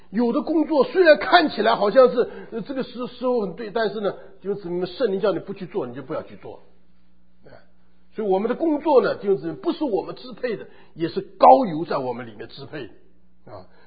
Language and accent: Chinese; China; 我们中国人不是有一句话说吗？一言既出啊，驷马难追